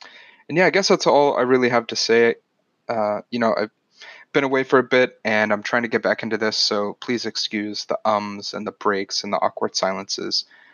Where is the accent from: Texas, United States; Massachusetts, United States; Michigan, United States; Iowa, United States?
Texas, United States; we're both from Texas, but neither of us really have the Texas accent, so we kind of force it for the episodes